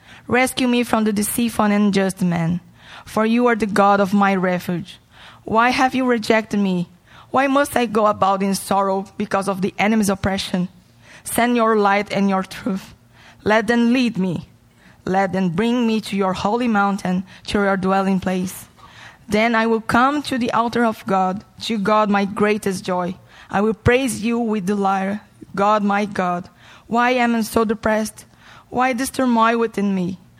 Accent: Brazil; English is a second language; moved away; We came from Brazil to pursue a better life, obviously. Brazil is with a really troubled now, and we really are with broken hearts with that.

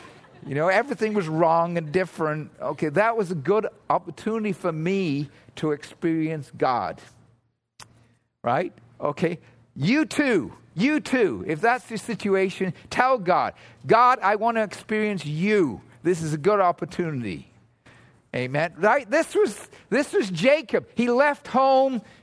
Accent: England, United Kingdom; moved away; I left England. That was my first time to leave my home country. First time outside of England.

